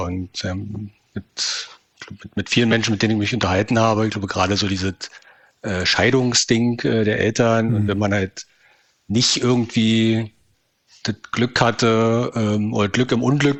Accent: Fürstenwalde, Brandenburg, Germany; also born or lived in Rüdersdorf; Und bin dann die nächsten 22,5 Jahre in Fürstenwalde aufgewachsen. Das liegt genau auf der Hälfte zwischen Berlin und Frankfurt, oder? Mhm. Genau, also auch in Brandenburg.

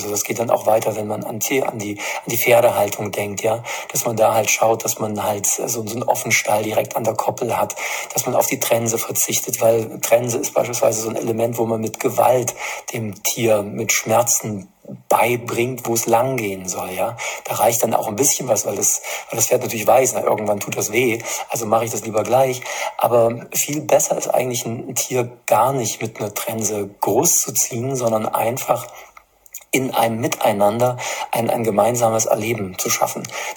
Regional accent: Erfurt, Thuringia, Germany; wie es auch in meiner Heimatstadt der Fall ist, in Erfurt

